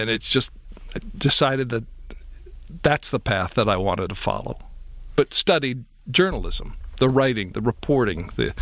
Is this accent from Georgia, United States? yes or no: no; Brighton, Michigan, United States; I grew up in Brighton, Michigan. We were, I would say, a typical family.